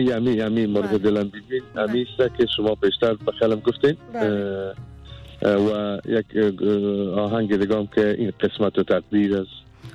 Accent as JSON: {"language": "Persian", "country": "Afghanistan", "tie": "born there", "said": "در افغانستان تولد شدیم و بسیار علاقه دارم که به افغانستان بیایم."}